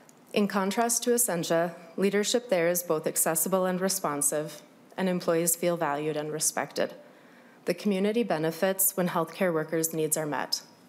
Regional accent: Duluth, Minnesota, United States; In a two-hour radius from my hometown in Duluth

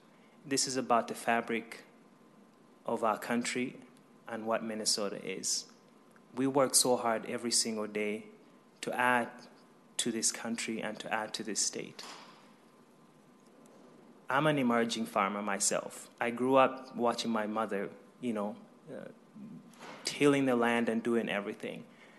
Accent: Uganda; I remember growing up in Uganda

